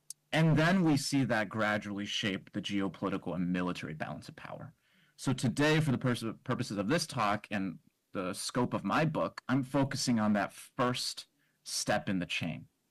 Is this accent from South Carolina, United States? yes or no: no; Iowa City, Iowa, United States; I grew up in Iowa City, went to school at University of Iowa, and so it's always great to be back